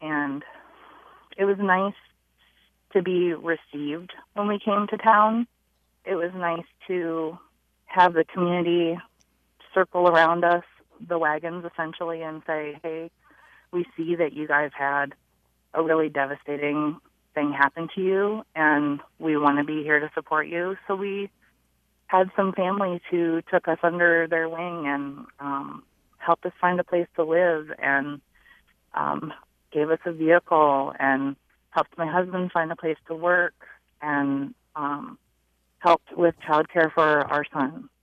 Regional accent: Cedar Rapids, Iowa, United States; I grew up in Cedar Rapids and then moved rural after I turned 25.

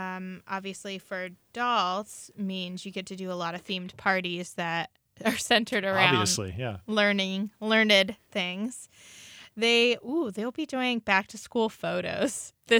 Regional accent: Erie, Pennsylvania, United States; I grew up in Erie, never been to Tall Ships, and still thought it was really cool.

